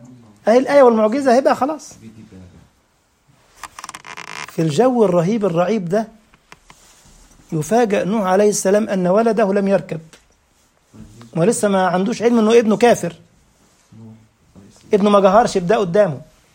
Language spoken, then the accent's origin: Arabic; Egypt; البحر الأحمر ده عندنا في مصر يا محمد، عندنا بحرين يا محمد مش واحد، عندنا بحر أحمر وبحر أبيض.